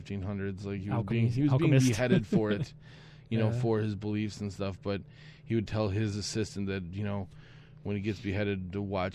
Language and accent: English; Boston, New York, United States; I grew up in Boston, New York.